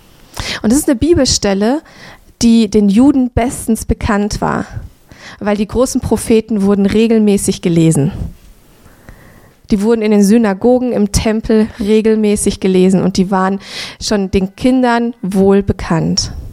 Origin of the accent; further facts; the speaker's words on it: Southern Germany, Germany; Ich bin im Süden Deutschlands aufgewachsen